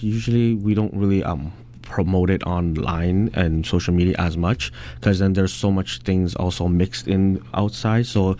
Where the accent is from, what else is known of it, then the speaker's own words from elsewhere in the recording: Canada; me, who's been born and raised in Canada, has gone through the entire school system